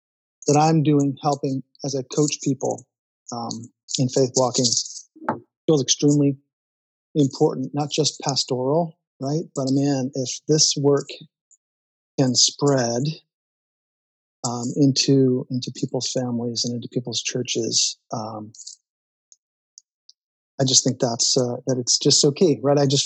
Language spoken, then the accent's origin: English; Vermont, United States; moved away; I'm 6 months into a church plant here in my hometown of Vermont, been away for 30 years.